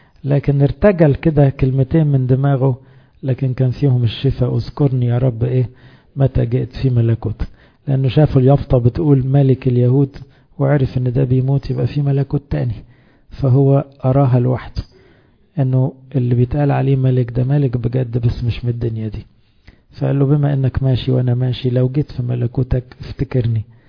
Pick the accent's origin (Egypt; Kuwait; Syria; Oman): Egypt; احنا كمصريين او امم يعني جات لنا الفرصة مع مجيء المسيح من اصحاب الساعة 11.